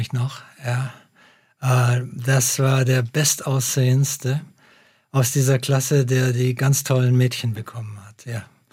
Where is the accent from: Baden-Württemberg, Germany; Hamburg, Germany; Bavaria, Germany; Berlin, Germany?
Bavaria, Germany; Munich; weil ich komme aus München, also Isar.